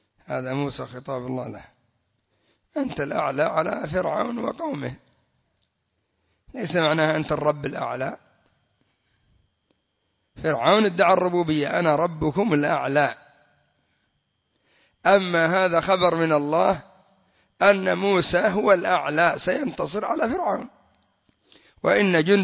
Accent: Yemen; عندنا في اليمن الشيخ الحجوري، ومشايخ كثر

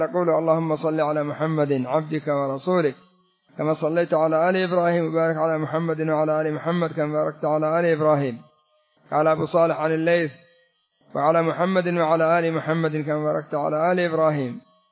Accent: Yemen; كان عندنا في اليمن الأعلى نسأل الله السلامة، هذه البرك يجتمع أصحاب القرية

